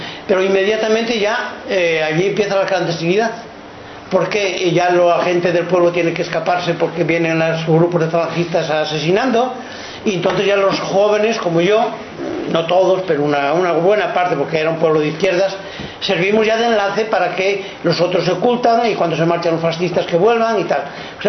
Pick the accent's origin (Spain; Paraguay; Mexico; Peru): Spain; Castile and León; que era la fiesta Santa Ana en mi pueblo, Santiago y Santa Ana.